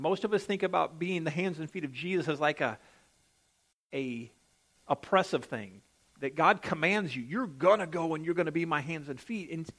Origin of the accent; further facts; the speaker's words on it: United States; because I'm an American and I'm in the same boat with you